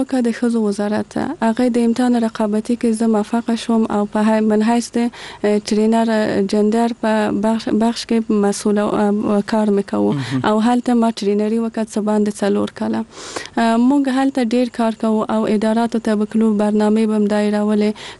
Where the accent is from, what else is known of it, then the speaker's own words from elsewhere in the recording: Kabul, Afghanistan; زه په کابل کې زغیدلې یم او دلته مجوون کړی.